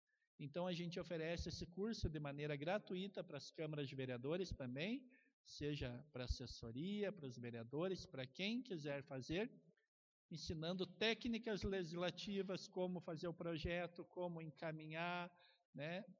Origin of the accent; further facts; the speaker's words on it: Bom Jesus, Rio Grande do Sul, Brazil; now in Caxias do Sul, Brazil; eu sou natural de Bom Jesus, minha família mora em Bom Jesus. Eu moro em Caxias, mas estou sempre pela região.